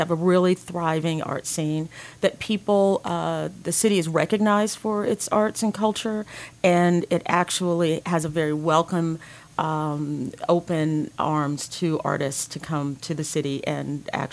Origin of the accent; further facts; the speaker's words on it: St. Petersburg, Florida, United States; I grew up right here in St. Petersburg. I was born at Bayfront Hospital, went to Lakewood High School, and loved every minute of living in this great city.